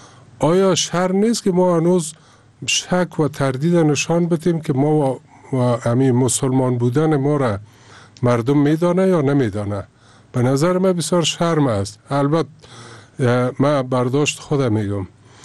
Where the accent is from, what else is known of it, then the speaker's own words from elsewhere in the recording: Kabul, Afghanistan; born there; زادگاه ما کابل است و برای ما پشترین مباحثات مباحثات قومی بوده در امتداد زندگیم